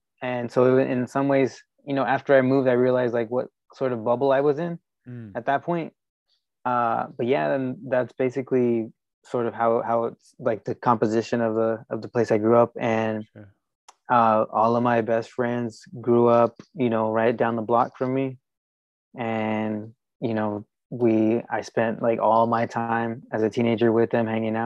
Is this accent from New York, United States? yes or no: no; Pomona, California, United States; Yeah, I guess technically it is. It's like a suburb of LA, but it's the furthest tow